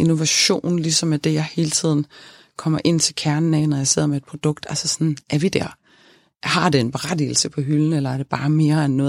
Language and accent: Danish; Svendborg, Region of Southern Denmark, Denmark; Altså jeg er fra Sydfyn, fra Svendborg, og havde sådan en helt almindelig opvækst, og dejlig normal opvækst